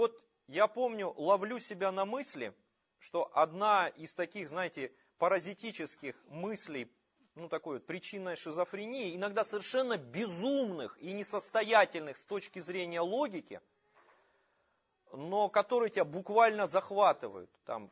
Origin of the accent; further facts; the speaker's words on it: Budyonnovsk, Stavropol Krai, Russia; Друзья, я вот тут несколько недель назад в родной город съездил, Буденновск.